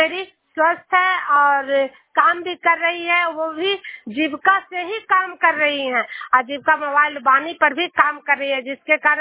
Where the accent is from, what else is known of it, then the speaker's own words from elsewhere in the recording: Bihar, India; मैं नालंदा जिला से हूँ